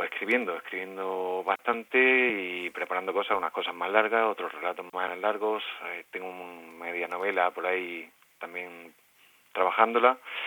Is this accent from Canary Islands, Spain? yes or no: no; Algezares, Region of Murcia, Spain; now in Lorquí, Spain; La verdad, yo no soy de Ceutí, soy de Algetares, pero resido en Lorquí.